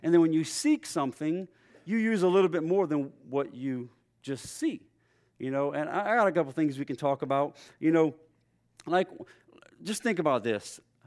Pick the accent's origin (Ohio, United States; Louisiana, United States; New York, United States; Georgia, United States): Louisiana, United States; Well, I was raised in South Louisiana, and we lived off of $300, not a day, a month.